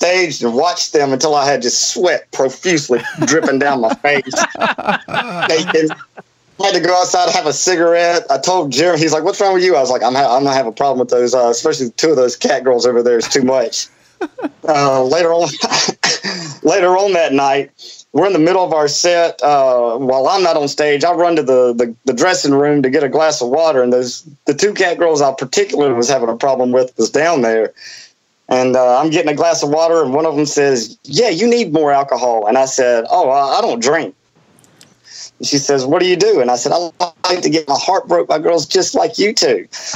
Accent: Mississippi, United States; I say, I'm from Mississippi. I know exactly what you guys look at this redneck sister fucking trailer trash from Mississippi right here.

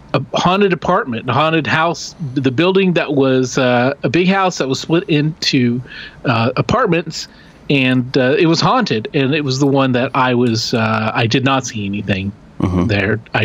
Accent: Kingfisher, Oklahoma, United States; my hometown is still Kingfisher, obviously, and I will go and visit.

